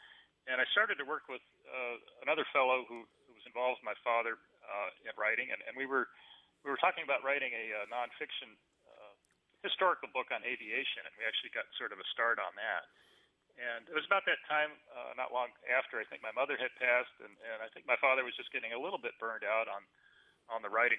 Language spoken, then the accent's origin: English; California, United States; I grew up in California, and my father started writing when I was about 5 or 6 years old